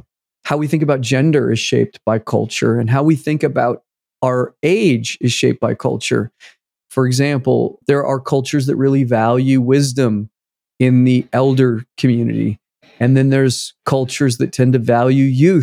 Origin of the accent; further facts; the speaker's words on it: Boise, Idaho, United States; So of course, I was born in 1969. I grew up in the 70s and 80s. I was raised in Boise, Idaho. I was raised in a Catholic cultural context, religiously.